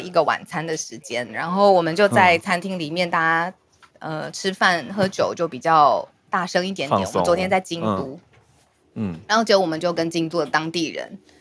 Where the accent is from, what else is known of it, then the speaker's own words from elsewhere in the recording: Taiwan; 那后来我们台湾人就是比较天真无邪，